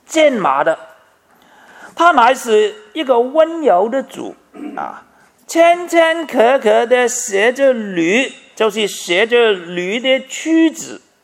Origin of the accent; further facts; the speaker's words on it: China; 我们中国人呢，都有句，有个人讲的说话